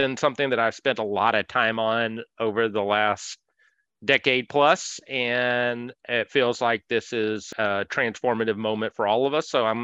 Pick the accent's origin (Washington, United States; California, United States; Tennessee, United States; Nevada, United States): Tennessee, United States; Chattanooga; I'm from Chattanooga, Tennessee, and ran for mayor of my hometown, Chattanooga.